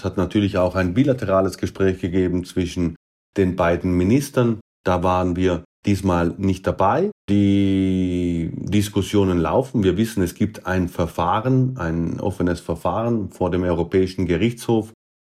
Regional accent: Trentino-Alto Adige, Italy; wir als Südtiroler bekommen mehr Platz auf den heutigen Gleisen

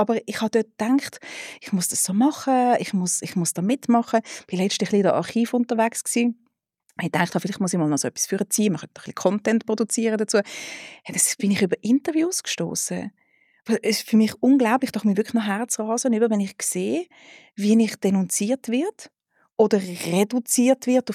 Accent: Switzerland; born there; Ich glaube, es ist etwa wie 6-mal im Lotto gewinnen, ist es in der Schweiz auf die Welt zu komme

